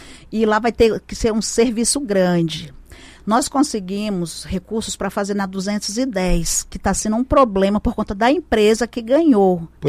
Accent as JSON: {"language": "Portuguese", "town": "Baliza", "region": "Goiás", "country": "Brazil", "said": "porque eu sou lá do sul do estado, sou lá do Baliza"}